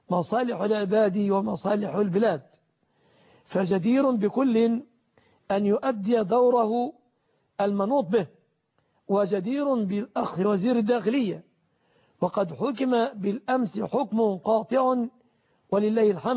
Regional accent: Egypt

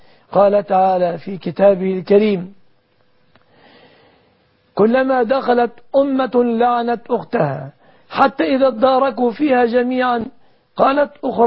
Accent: Egypt

